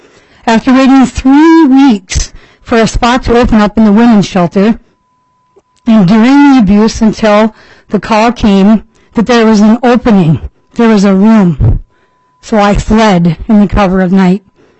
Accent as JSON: {"language": "English", "town": "Little Falls", "country": "United States", "said": "I'm from Little Falls."}